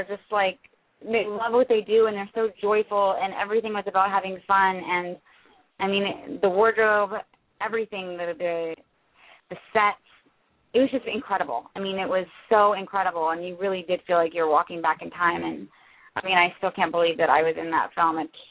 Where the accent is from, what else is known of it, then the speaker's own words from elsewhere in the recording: Roanoke, Virginia, United States; I grew up in Roanoke, Virginia